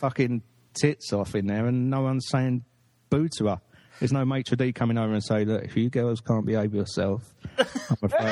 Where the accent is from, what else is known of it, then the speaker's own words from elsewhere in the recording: England, United Kingdom; I'm English.